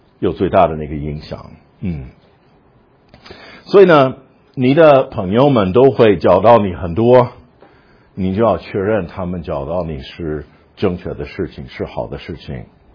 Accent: United States; 我们是美国人，我们碰到一个英国的人

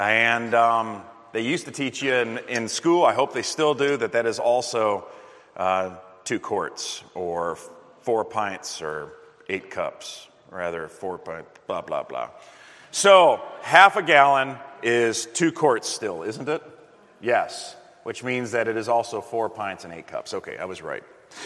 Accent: Wisconsin, United States; Now, I'm from Wisconsin

